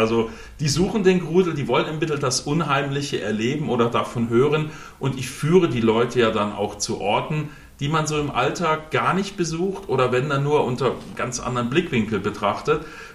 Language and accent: German; Konstanz, Baden-Württemberg, Germany; seit mittlerweile über 23 Jahren bin ich auch Stadtführer in Konstanz, präsentiere meine Heimatstadt, auch wenn ich nicht so klinge, ich bin waschechter Konstanzer